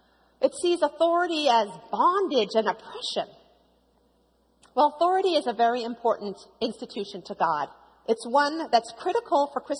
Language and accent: English; Boston, Massachusetts, United States; I was born and raised in Boston and have some great childhood memories of growing up in a large family.